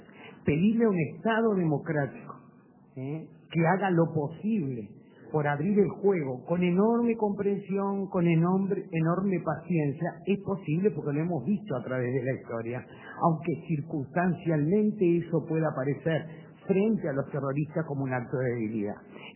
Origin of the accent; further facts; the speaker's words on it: Uruguay; como ciudadana uruguaya